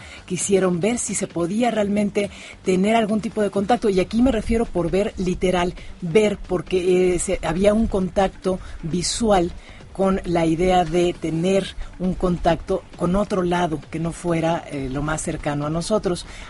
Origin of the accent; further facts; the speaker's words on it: Mexico; nosotros como mexicanos tenemos un padre de la radio en México.